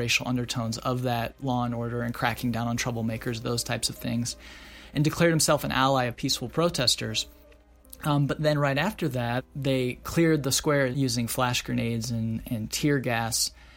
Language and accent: English; Midwest, United States; growing up in the Midwest and kind of a religious area, it was something that you just accepted and believed.